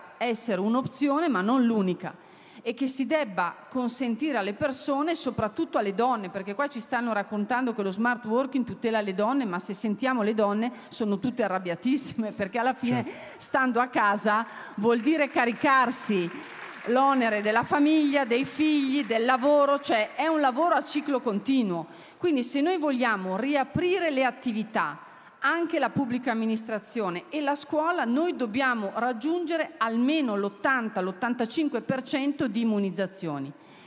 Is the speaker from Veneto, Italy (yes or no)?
no; Lombardy, Italy; Io vengo dalla Lombardia